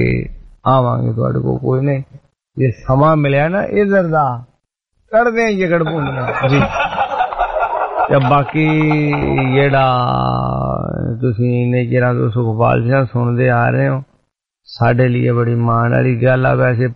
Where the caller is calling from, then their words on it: Faridkot, Punjab, India; ਤਾਂ ਜੀ ਮੈਂ ਫਰੀਦਕੋਟ ਤੋਂ ਸੁਣਦਾ ਹੁੰਦਾ ਸੀ, ਤੇ ਹੁਣ ਮੈਂ ਇਸ ਵੇਲੇ ਪਹੁੰਚ ਚੁੱਕਿਆ ਜੀ ਸਿਰਣੀ ਦੇ ਪਰਥ ਵਿਆਹ।